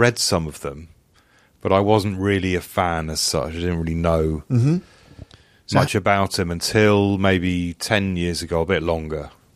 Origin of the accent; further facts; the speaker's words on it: England, United Kingdom; because I kind of don't really just see myself as English. I see myself as British, really, I suppose.